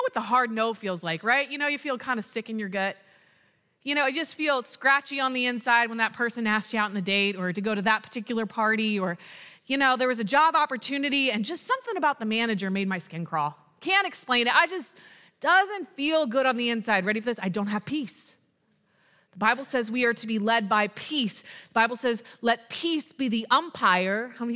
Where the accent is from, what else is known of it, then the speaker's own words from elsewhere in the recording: United States; I'm an American. I'm proud to be American, you know, whatever.